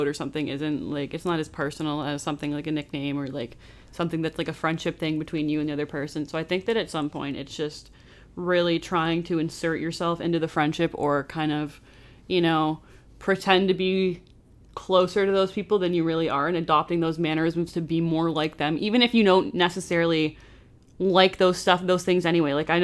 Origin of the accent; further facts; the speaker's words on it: Oshawa, Ontario, Canada; Like, I have people like that back in my hometown too, where it's just, you know, it's not super small town, but it's still suburban